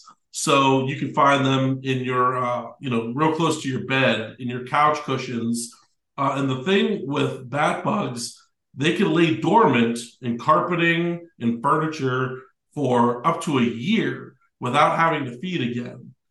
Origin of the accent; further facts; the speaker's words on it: Youngstown, Ohio, United States; I'm from Youngstown, Ohio. If you guys don't know where Youngstown, Ohio is, it's about an hour between Cleveland and Pittsburgh. So we have a lot of Browns fans and a lot of Steelers fans in our area.